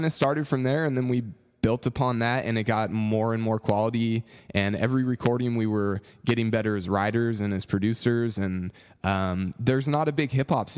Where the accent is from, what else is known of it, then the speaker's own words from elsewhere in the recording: Paradise, California, United States; I'm like, yeah, I am from Paradise.